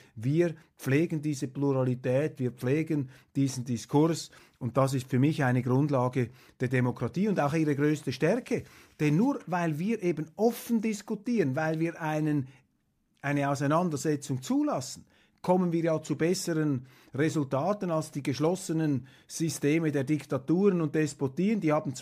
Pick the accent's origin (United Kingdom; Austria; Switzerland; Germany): Switzerland; Und für mich hochinteressant als Schweizer